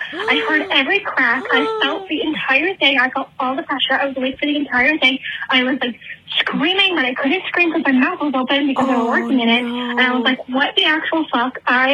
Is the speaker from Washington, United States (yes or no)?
no; San Francisco, California, United States; I'm like from San Francisco again